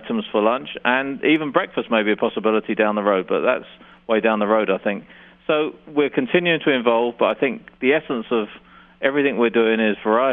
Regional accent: London, United Kingdom; moved away as an adult; also born or lived in Miami; now in United States; I'm from another city that begins with L, that's London. And I was born in the east side of London and lived for a good period of time in the UK. And then I spent 3 years at Burger King in Miami

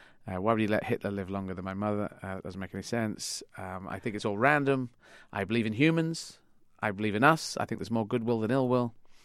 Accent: United Kingdom; born or raised there; also born or lived in Yemen

